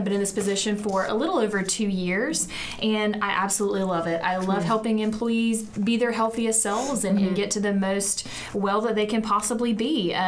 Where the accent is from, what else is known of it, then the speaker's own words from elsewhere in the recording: Toney, Alabama, United States; Small town, Tony, Alabama.